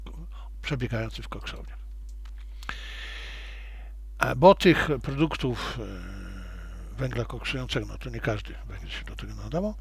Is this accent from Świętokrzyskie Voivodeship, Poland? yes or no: no; Zabrze, Silesian Voivodeship, Poland; ja się urodziłem na Śląsku, w Zabrzu, miejscu, gdzie w Zabrzu wtedy było 7 kopalń, w samym Zabrzu było 7 kopalń. Ja się urodziłem na węglu